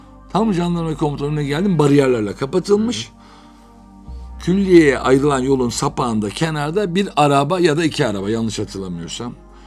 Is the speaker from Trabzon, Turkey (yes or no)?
yes; Trabzon, Turkey; Hani ben dedim ya Trabzonluyum